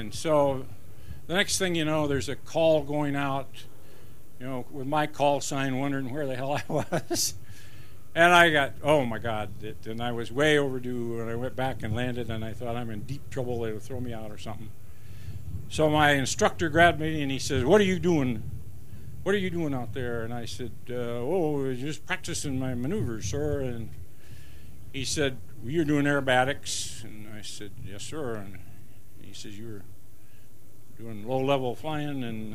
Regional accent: Iowa, United States; And I said, I'm a farm boy from Iowa.

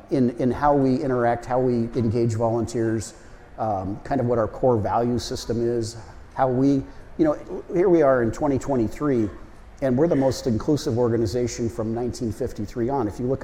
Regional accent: California, United States; I was from Southern California. Don't hold that against me. I'm now a Midwesterner.

